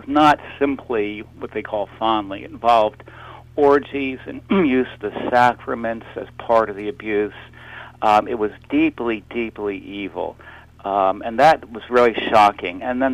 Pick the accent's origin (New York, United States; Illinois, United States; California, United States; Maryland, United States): Maryland, United States; Baltimore; Yeah, I was raised here in Baltimore, yes.